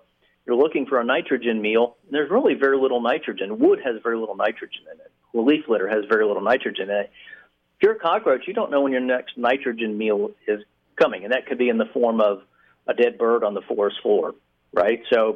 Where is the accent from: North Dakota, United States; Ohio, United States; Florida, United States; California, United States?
Florida, United States; I grew up in South Florida, and we used to see it come to the porch light at nighttime.